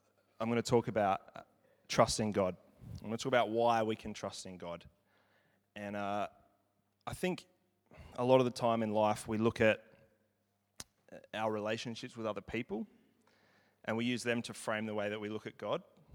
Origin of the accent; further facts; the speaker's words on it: Tasmania, Australia; born there; I was born in, I would say, a wild part of Australia. I was born in Tasmania.